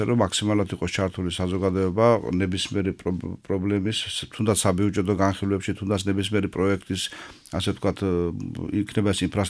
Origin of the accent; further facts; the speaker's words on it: Shuakhevi, Adjara, Georgia; დავიბადე და გავიზარდე შუახევში, მუნიციპალიტეტში ვცხოვრობ ჩემს ოჯახთან ერთად შუახევში